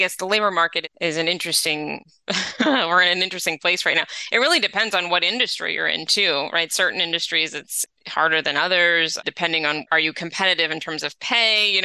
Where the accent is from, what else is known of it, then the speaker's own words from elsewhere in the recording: New England, United States; now in Los Angeles, United States; I grew up in New England, so the fall, I miss it when I'm in LA.